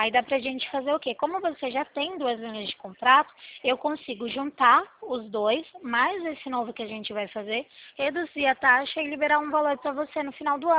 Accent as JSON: {"language": "Portuguese", "region": "São Paulo", "country": "Brazil", "said": "o meu DDD é 19, que eu sou aqui de São Paulo"}